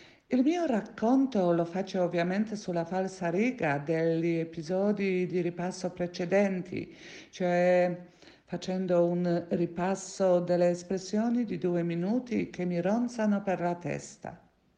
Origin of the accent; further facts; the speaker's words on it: Poland; Italian is a second language; sono polacca